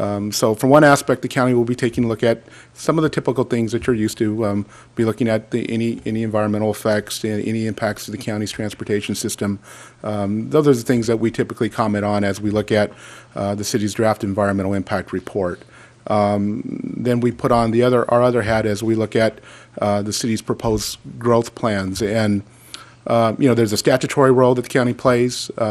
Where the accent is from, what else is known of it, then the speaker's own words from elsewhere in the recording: Fowler, California, United States; Like I said, I'm from Fowler, and I travel here a lot.